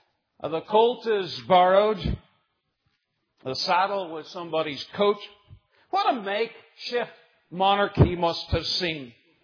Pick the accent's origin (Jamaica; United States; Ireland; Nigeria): Ireland; Now, I grew up in Ireland and I was mad keen on the westerns.